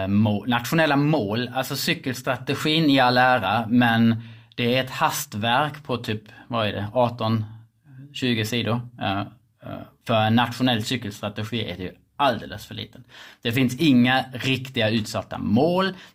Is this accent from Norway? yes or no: no; Schleswig-Holstein, Germany; Swedish is a second language; moved away as an adult; now in Sweden; Jag kommer från Tyskland, från Gunnen. Så jag kommer från en liten by utanför Lübeck, så kommer från norra Tyskland. Så jag kom till Sverige 2002